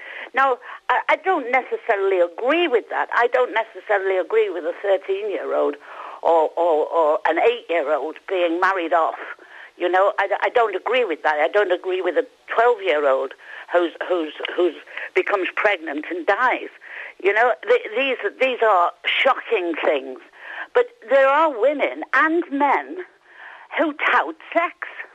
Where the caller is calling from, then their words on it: Valencian Community, Spain; Good morning. … from the Costa Blanca.